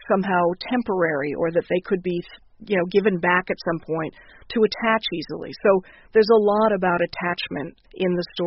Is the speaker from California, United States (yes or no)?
no; Washington, District of Columbia, United States; I grew up in Washington, D.C., going to plays at Arena Stage all the time.